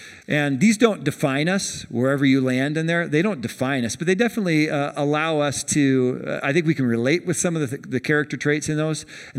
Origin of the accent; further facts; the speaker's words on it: Portland, Oregon, United States; Now, I'm from Portland, Oregon originally. I grew up in Portland.